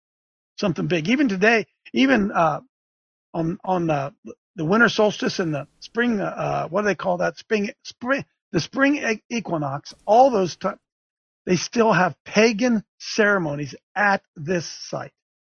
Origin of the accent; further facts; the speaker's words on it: Ohio, United States; here in Ohio, right where I live in my hometown, Licking County, Ohio